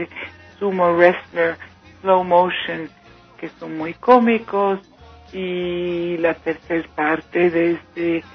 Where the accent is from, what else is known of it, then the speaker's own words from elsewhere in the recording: Rome, Lazio, Italy; moved away as an adult; now in Switzerland; Pero nací en Gringolandia, crecí en Roma, Italia. Me emigré, como mucha gente, con 20 años a París y después encontré estos 2 suizos y después llegué en Suiza